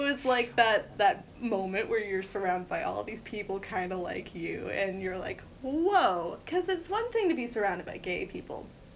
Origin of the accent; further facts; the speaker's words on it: Northampton, Massachusetts, United States; Because like I grew up in the Northampton area.